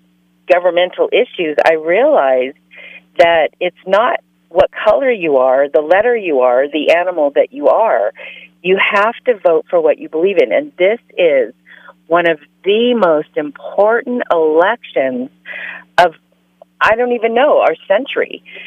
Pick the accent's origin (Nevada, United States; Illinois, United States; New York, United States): Nevada, United States; Las Vegas; So I grew up in Vegas, and I was actually a Democrat up until a pre-Trump election.